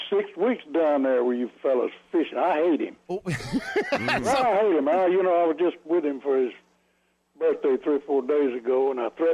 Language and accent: English; Atlanta, Georgia, United States; Well, his producer and I, you know, we come from Atlanta.